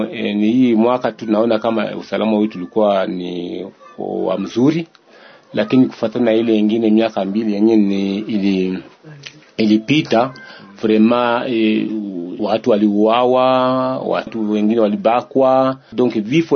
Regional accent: Bijombo, South Kivu, DR Congo; Mimi peke natokea hapa Bijombo na njoo kwa nini nilizaliwa.

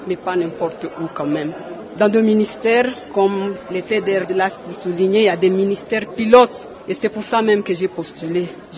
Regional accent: Katanga, DR Congo; parce que je ne suis pas du Nord, je suis du Katanga

